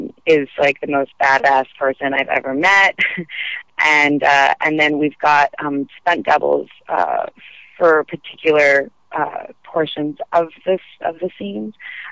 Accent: Montreal, Quebec, Canada; We're both from Montreal.

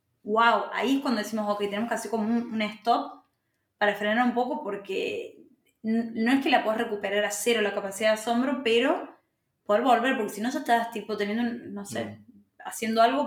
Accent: Córdoba, Argentina; me voy, no sé, a Buenos Aires, yo que soy de Córdoba.

